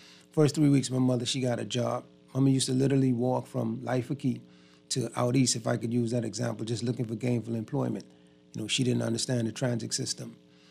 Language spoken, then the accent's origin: English; Nassau, New Providence, Bahamas; I am a native Bahamian, and as Scroogey said, I was born here in the Bahamas. I actually grew up, Scroogey, on Wolf Road, across from Lucky Food Store between Market and East Street.